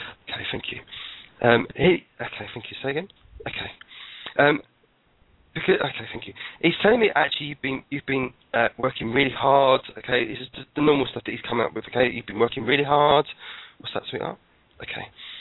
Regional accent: England, United Kingdom; now in Wales; Now, I'm English and I live in Wales

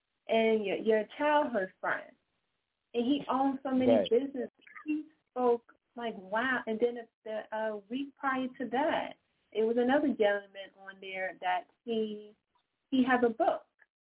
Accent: Hoboken, New Jersey, United States; I'm born and raised. I live in Hoboken. Born and raised.

